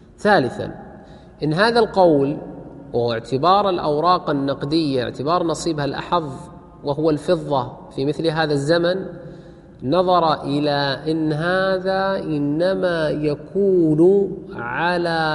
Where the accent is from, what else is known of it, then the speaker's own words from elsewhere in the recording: Saudi Arabia; عندنا في السعودية